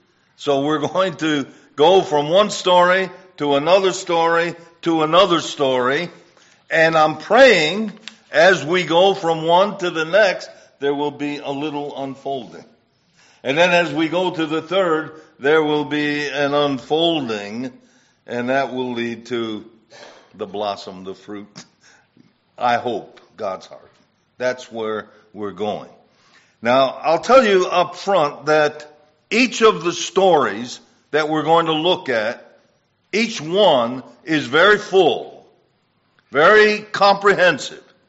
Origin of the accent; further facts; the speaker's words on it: Wolcott, Connecticut, United States; When I was a young boy, many years ago, growing up in Woolcott, Connecticut, we sort of lived in a little shack.